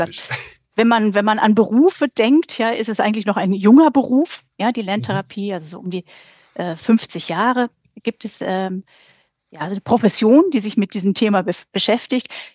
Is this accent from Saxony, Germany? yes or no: no; Dortmund, North Rhine-Westphalia, Germany; born there; now in Berlin, Germany; geboren im Ruhrgebiet, im schönen Dortmund, wollte ich damals das Ruhrgebiet verlassen.